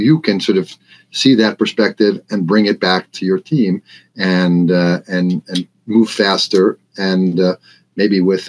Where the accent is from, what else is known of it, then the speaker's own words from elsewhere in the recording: New York, United States; I grew up on Long Island outside of Manhattan. We were there in there a lot as a kid, you know, but it was too much for me.